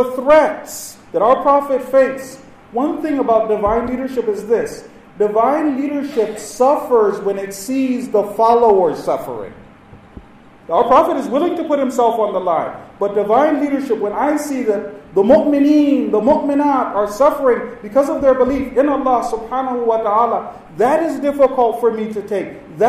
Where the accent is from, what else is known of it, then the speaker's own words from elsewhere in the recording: United States; Normally in America, I'm from America, we know before the presidential campaign